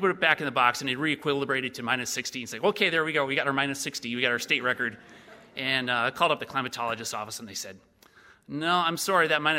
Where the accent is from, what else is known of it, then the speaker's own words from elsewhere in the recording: Minnesota, United States; And it's something I knew because I grew up in Minnesota, and it's the cold weather in the wintertime.